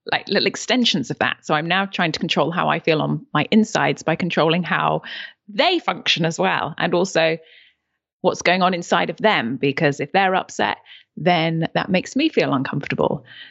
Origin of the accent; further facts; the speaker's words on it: Yorkshire and the Humber, United Kingdom; born there; I am from the UK. I was born in Yorkshire.